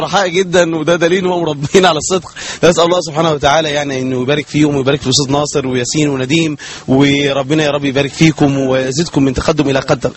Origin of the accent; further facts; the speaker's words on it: Mansoura, Dakahlia, Egypt; احنا عندنا في المنصوره الظهر الاول